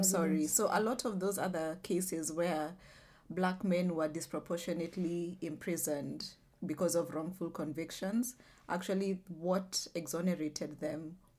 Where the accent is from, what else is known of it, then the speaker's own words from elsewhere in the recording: Kenya; because we are Kenyan women, you and I.